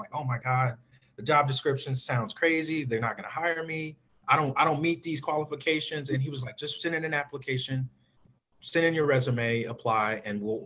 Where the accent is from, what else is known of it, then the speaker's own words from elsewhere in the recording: Chicago, Illinois, United States; You know, I grew up in Chicago, you know, as single parent home